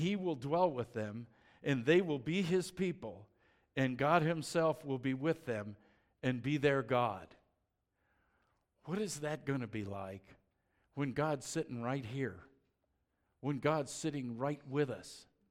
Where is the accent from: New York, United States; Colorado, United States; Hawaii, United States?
Colorado, United States; Boulder; I'm hoping to be mayor of Boulder. My hometown.